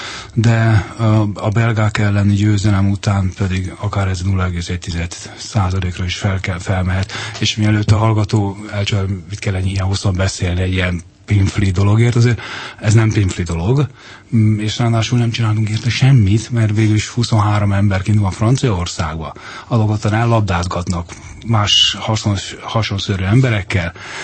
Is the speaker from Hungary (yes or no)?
yes; Hungary; magyarok vagyunk